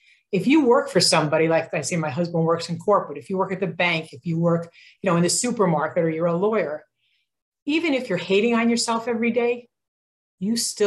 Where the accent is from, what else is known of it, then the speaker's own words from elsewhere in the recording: Edison, New Jersey, United States; I win the Entrepreneur of the Year award in New Jersey and Edison, where I grew up. So it's my hometown